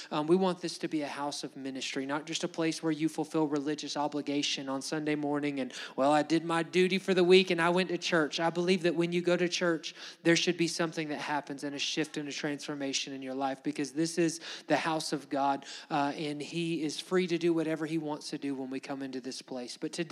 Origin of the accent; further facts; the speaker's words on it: Huntsville, Alabama, United States; Just like a few months ago, Huntsville, Alabama, my hometown, was rated like the number four place to live in all of America.